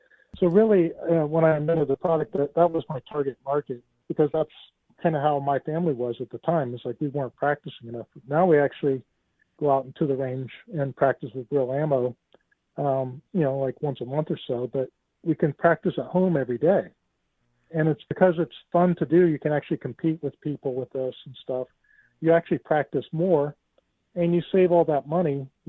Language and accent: English; Florida, United States; also born or lived in California; I was living in California. I grew up in Florida, but I moved out to California, and I'm back in Florida, I should say now, since the taxes and everything, the insanity of California.